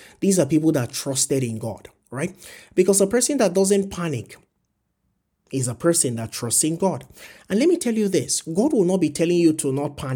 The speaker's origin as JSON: {"language": "English", "country": "Nigeria", "said": "you know, I come from Nigeria."}